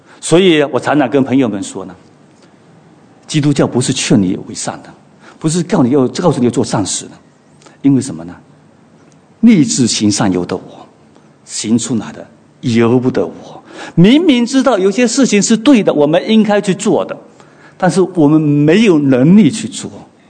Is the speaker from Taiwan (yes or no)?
no; China; 你看我们从中国过来的